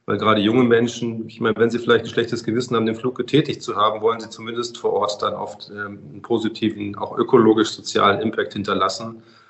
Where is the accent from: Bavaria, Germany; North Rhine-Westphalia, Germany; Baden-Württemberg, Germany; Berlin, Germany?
Bavaria, Germany; Also ich komme ja aus Bayern, wir haben ja das Thema Wintertourismus, was für uns auch identitätsstiftend ist